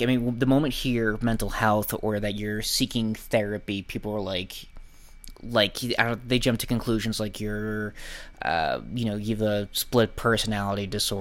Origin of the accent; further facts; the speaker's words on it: Boston, Massachusetts, United States; growing up in Southie, I think it's sort of a similar ballpark to where you're coming from, Mark, where, especially if you're a man, it's almost like frowned upon that you want to seek out therapy.